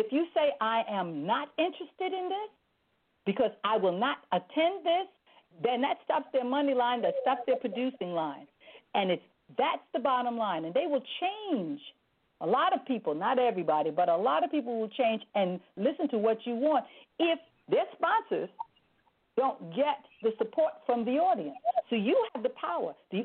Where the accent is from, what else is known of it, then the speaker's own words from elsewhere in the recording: New York City, New York, United States; I am born and raised in New York City. I was born in Harlem.